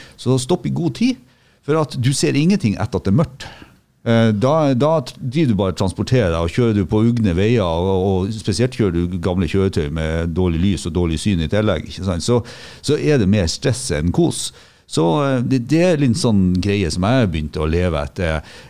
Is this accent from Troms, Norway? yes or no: yes; Tromsø, Troms, Norway; Og jeg har nevnt noe flere ganger at jeg kommer fra Tromsø.